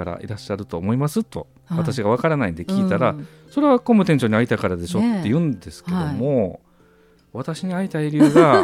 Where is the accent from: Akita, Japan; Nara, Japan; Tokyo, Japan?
Nara, Japan; moved away as an adult; はい、僕は奈良ですね。